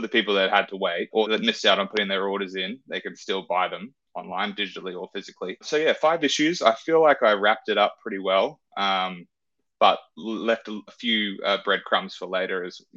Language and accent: English; Australia; I'm a writer from Australia.